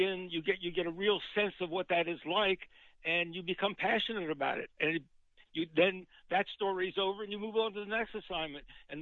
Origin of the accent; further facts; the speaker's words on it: Cincinnati, Ohio, United States; born there; I was born in Cincinnati.